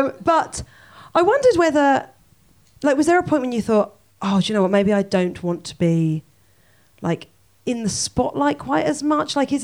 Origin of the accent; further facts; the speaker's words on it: Portsmouth, South East England, United Kingdom; But we're from Portsmouth, so it kind of makes sense.